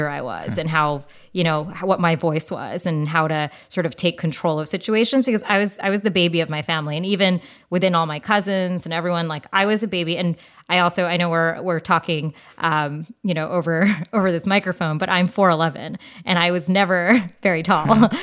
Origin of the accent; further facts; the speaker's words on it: India; And I think for me, what I started realizing with Indian dances, it was this way for me to feel connected to where I came from